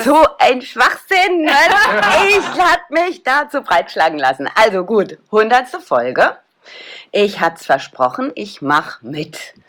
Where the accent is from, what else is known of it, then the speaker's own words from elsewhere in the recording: Rhineland-Palatinate, Germany; Eigentlich bin ich aus RP.